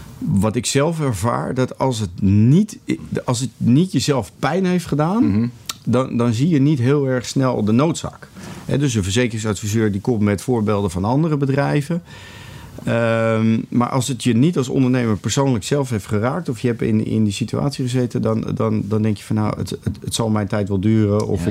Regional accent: Netherlands; Dus zoals jij en ik als Nederlanders met elkaar praten en zeggen...

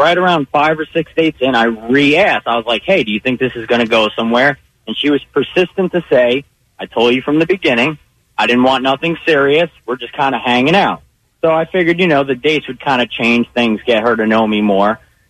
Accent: New York, United States; I'm originally from New York, and back in like 2013, I was seeing some girl

